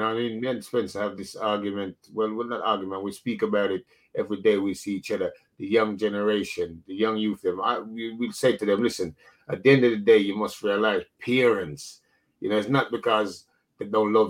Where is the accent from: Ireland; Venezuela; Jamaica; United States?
Jamaica; I grew up in Jamaica